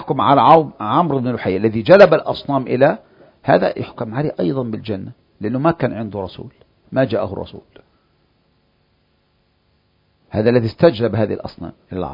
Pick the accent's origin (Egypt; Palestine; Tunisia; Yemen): Egypt; احنا مصريين زي بعض وعارفين بعض كويس قوي